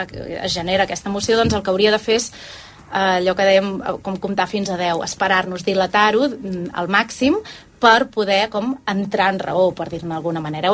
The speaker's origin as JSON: {"language": "Catalan", "town": "La Garriga", "region": "Catalonia", "country": "Spain", "also_born_or_lived": "Granollers", "said": "Soc de la Garriga."}